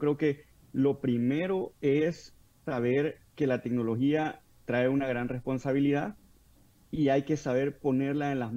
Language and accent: Spanish; El Salvador; Yo decía, yo como salvadoreño decía